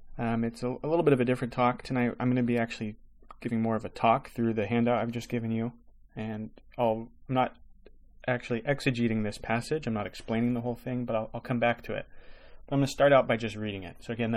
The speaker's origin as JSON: {"language": "English", "country": "United States", "lives_now": "?", "said": "I can tell you, as an American living here, that your election season is mercifully short."}